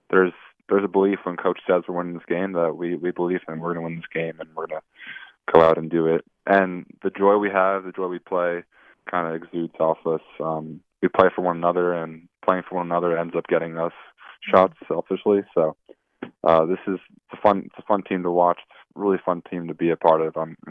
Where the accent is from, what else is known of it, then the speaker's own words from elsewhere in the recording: New Jersey, United States; I'm from New Jersey. I live about 45 minutes north of campus